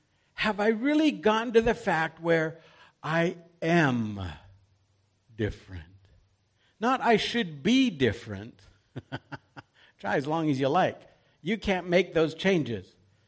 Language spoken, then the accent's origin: English; Canada; because I'm Canadian and I'm proud to be Canadian.